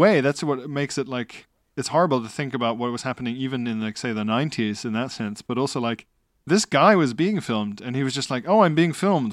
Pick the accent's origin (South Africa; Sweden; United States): South Africa; Is that as a South African under apartheid, it was horrific